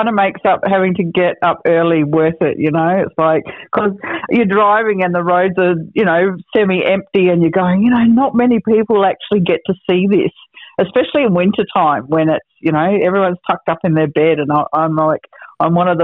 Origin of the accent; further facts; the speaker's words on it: South Australia, Australia; born there; So I was born in South Australia. So South Australians were settled more like it was a very English pommy, I still say dance and plant and chance